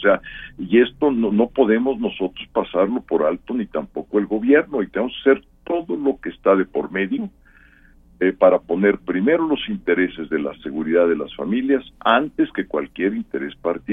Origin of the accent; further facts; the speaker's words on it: Mexico; Quienes tienen deudas, que casi somos todos los mexicanos